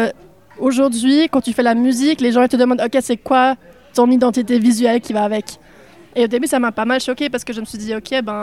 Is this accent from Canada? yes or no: no; Germany; also born or lived in Switzerland; comme j'ai grandi en Allemagne, même si je suis suisse, ma langue de musique, c'était toujours l'allemand, le bon allemand. Comme Fribourg, ça m'a apporté le français.